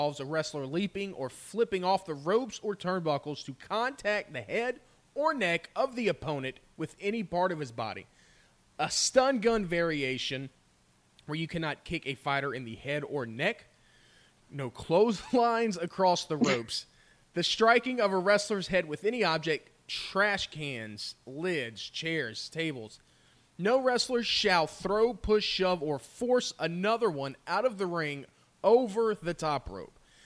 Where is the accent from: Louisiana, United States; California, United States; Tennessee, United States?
Louisiana, United States; I'm from Louisiana. I'm from that area. And leave it to my state to have something like this.